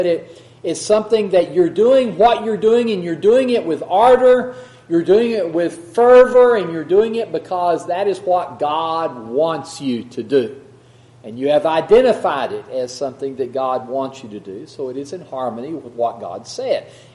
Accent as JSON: {"language": "English", "region": "Texas", "country": "United States", "said": "and it may be just because I'm from West Texas and I've never looked it up."}